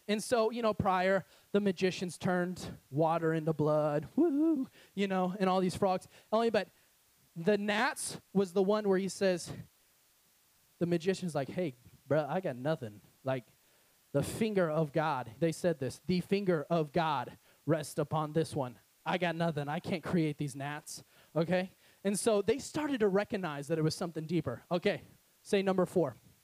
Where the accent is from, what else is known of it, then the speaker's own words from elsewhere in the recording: Ohio, United States; I'm from Ohio, and it was like 10 years ago or 7 years ago.